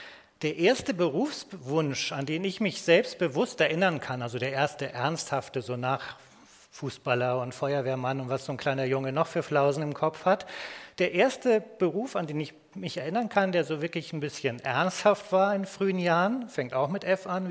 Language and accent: German; Hamburg, Germany; so als Hamburger Jung, so als Hanseat